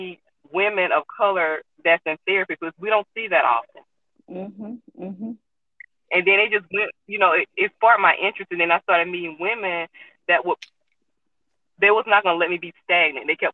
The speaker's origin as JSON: {"language": "English", "region": "Alabama", "country": "United States", "said": "I am from Alabama."}